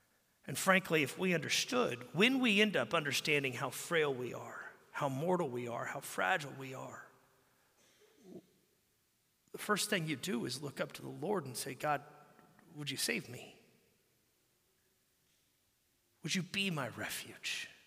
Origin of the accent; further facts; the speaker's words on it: Texas, United States; And yet, listen, I'm a Texan.